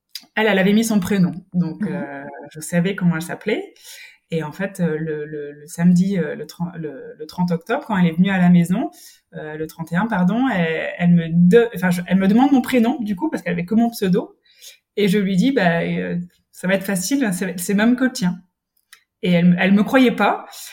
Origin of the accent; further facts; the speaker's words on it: Brittany, France; je suis bretonne.